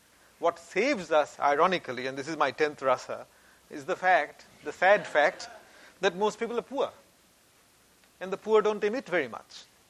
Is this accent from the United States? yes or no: no; India; Growing up in India, we had a text that we had to read